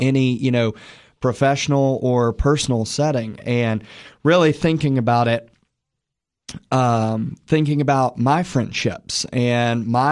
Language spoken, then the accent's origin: English; Cookeville, Tennessee, United States; Growing up in Cookeville, not thinking about